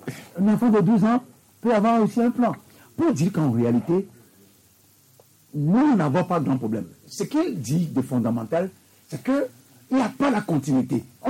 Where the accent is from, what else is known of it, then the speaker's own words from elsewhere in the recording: Togo; Ce ne sont pas les compétences qui manquent chez nous au Togo.